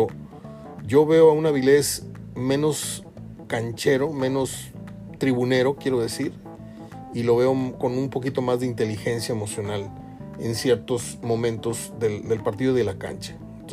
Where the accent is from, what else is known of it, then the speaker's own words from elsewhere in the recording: Monterrey, Nuevo León, Mexico; hay regiomontanos que tampoco caemos mal, ¿verdad?